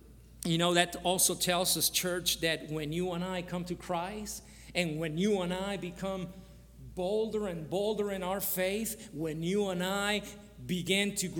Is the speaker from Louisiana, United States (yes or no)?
yes; Louisiana, United States; also born or lived in Nicaragua / New Orleans; Well, I was born in Nicaragua, but I was raised in Louisiana. And I lived many years in New Orleans, you know, hence my funny, interesting accent, you know.